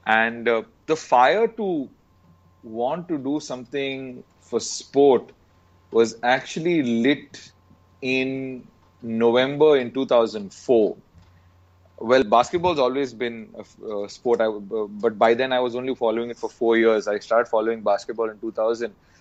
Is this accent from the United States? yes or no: no; Abu Dhabi, United Arab Emirates; also born or lived in Bangalore, India; So then I was born and brought up in the Gulf. I studied in Bangalore. I moved back to Abu Dhabi